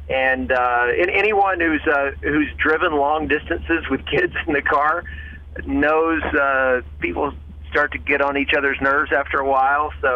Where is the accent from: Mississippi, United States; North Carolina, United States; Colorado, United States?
Mississippi, United States; I grew up in Mississippi, and so all my beach time as a kid was spent on the Gulf of Mexico. And, you know, living in Connecticut